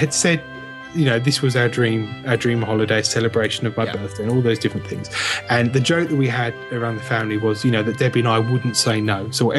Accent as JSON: {"language": "English", "region": "East of England", "country": "United Kingdom", "said": "I'm actually from Essex."}